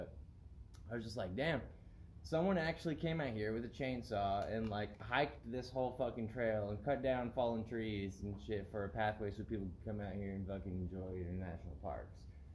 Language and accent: English; Utah, United States; also born or lived in California; I was raised in Utah half my life, like, flying back and forth from California to Utah all the time to see my dad.